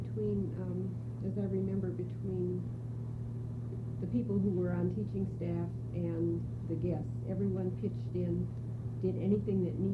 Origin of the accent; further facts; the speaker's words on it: Midwest, United States; We're from the Midwest originally. I'm a preacher's daughter